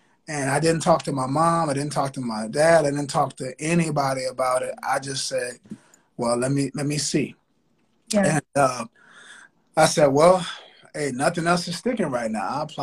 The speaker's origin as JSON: {"language": "English", "town": "Richmond", "region": "Virginia", "country": "United States", "tie": "born or raised there", "said": "I'm from Richmond, Virginia, born and raised."}